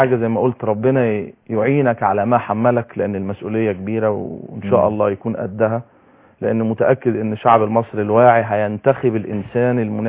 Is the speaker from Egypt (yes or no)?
yes; Egypt; أنا عشان مصري